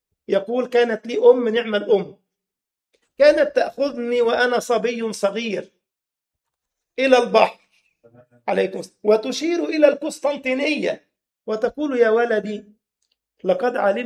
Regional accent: Egypt; يعني مثلا هتجد في بلدنا مصر مثلا دايما الأمهات تقول يفتليك بمصيبة

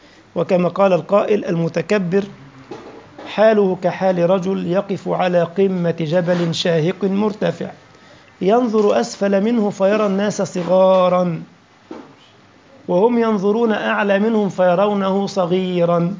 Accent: Egypt; فكان في خواجة عندنا في مصر قديما يعني

